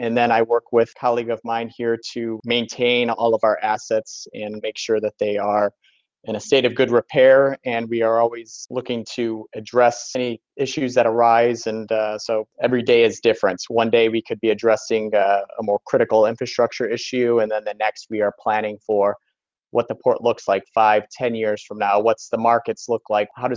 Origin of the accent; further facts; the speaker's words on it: Ohio, United States; Originally in Northwest Ohio, I grew up on the Great Lakes. I spent many days, nights on the western basin of Lake Erie working on boats and have quite a bit of maritime background.